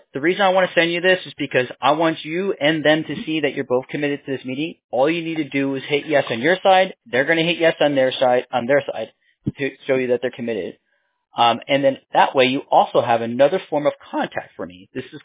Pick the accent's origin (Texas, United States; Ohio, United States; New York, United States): New York, United States; born there; Originally, I was born in New York. I lived upstate.